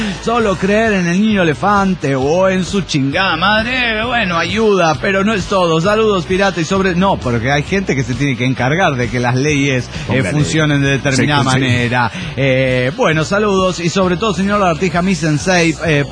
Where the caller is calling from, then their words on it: Cochabamba, Bolivia; de Cochabamba, Bolivia.